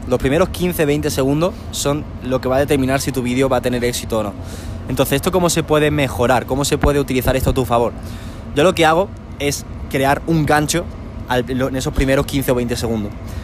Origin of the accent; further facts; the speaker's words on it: Spain; now in Medellín, Colombia; ahora mismo estamos en Medellín y yo soy de España.